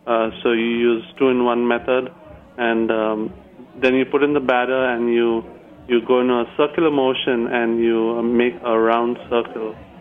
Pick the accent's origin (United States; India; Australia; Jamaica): India; Hyderabad, Telangana; I'm from South India. The city is Hyderabad, India. I grew up eating dosas, idlis, vadas, uttapams